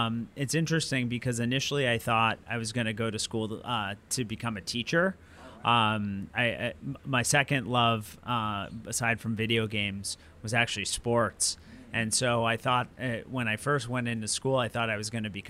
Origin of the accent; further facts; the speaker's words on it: Swampscott, Massachusetts, United States; now in New York, United States; Little suburb, very, very closed off community, Swampscott, Massachusetts.